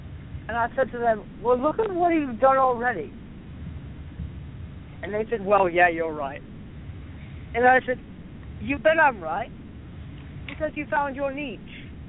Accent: England, United Kingdom; He's English. I'm English.

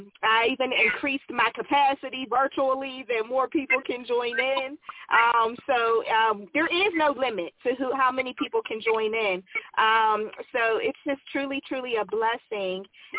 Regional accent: Pittsburgh, Pennsylvania, United States; I grew up in Lincoln, Lymington.

